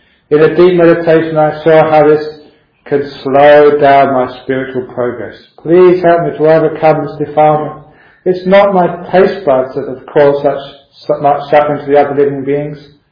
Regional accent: London, United Kingdom; born there; because I was born in London, I picked up his accent straight away.

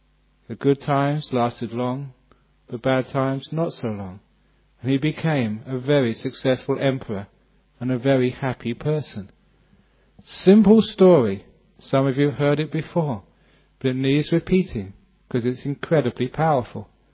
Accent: England, United Kingdom; I was brought up in England

